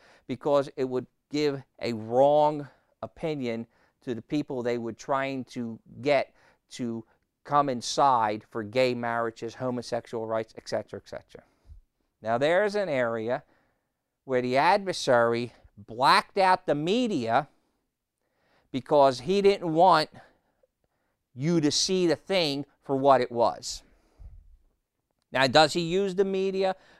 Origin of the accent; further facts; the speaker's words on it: Norristown, Pennsylvania, United States; And I'm from Norristown. That's pretty damn bad.